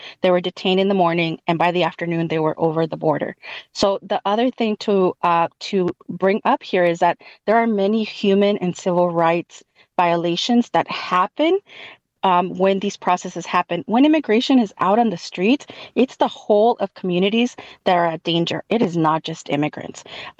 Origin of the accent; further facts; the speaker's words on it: California, United States; I grew up here in California. I have lived through Prop 187.